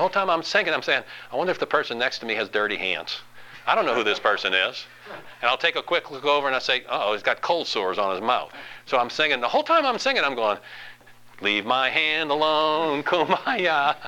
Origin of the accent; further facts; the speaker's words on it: Louisiana, United States; I know it's not politically correct. I'm from Louisiana. I'm going to use this word.